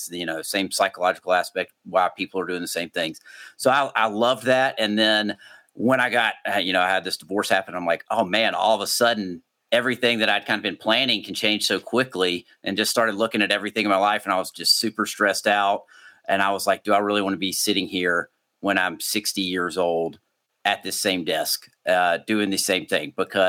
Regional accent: the South, United States; Growing up in the South, obviously we didn't teach things like that.

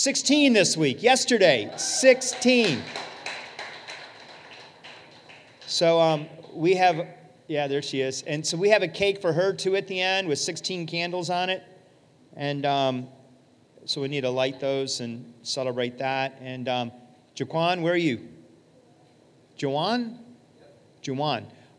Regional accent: Detroit, Michigan, United States; I grew up in Detroit. This is not dangerous.

